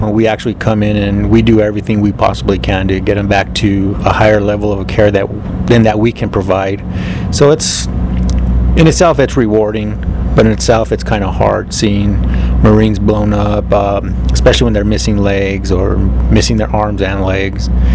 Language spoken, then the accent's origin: English; Albuquerque, New Mexico, United States; Albuquerque, New Mexico.